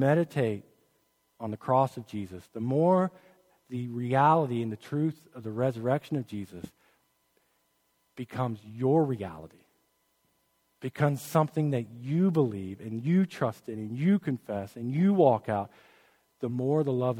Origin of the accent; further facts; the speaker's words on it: the South, United States; Like, here, I'm from the South, so this might skew me a little bit.